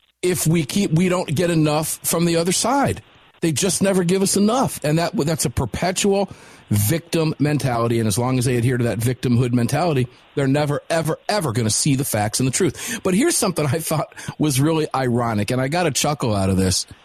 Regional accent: Georgia, United States; let's see, I'm from Georgia. My carry permit's no good in D.C.

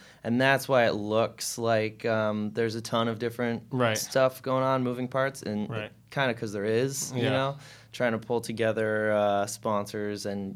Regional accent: Massachusetts, United States; I'm from Western Mass. Grew up here.

